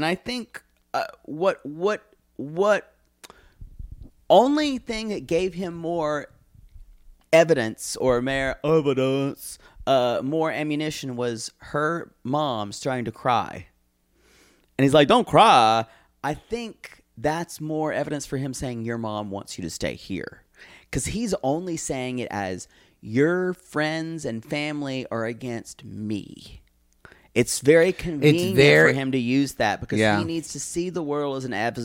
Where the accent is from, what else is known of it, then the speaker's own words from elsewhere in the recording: United States; I'm American